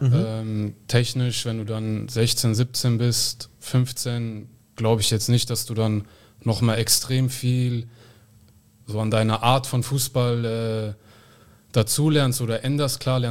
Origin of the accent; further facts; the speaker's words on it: Giessen, Hesse, Germany; born there; Und geboren bin ich in Gießen, in Hessen.